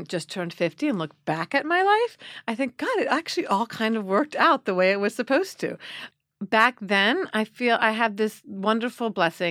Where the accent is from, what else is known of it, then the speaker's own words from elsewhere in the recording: Florida, United States; Well, I was raised in Florida, where many kids are, it's very easy to be an athlete because you're running around outside and playing